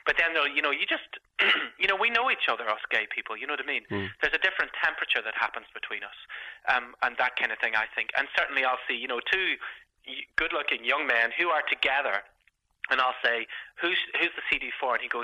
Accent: Belfast, Northern Ireland, United Kingdom; in Belfast, and hopefully some of your listeners may know about that.

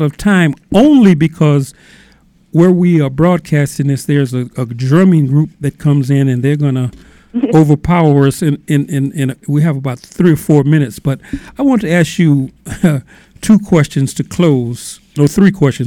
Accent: Los Angeles, California, United States; I grew up in Los Angeles, and I know that the California prison system were the first people that forced the system to recognize Islam inside the penal system in California.

